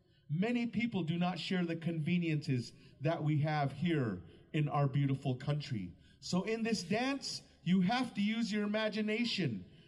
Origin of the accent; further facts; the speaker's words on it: Arizona, United States; Again, we come from Arizona. It's really dry, so for us it's really beautiful to see these clouds, see this rain falling down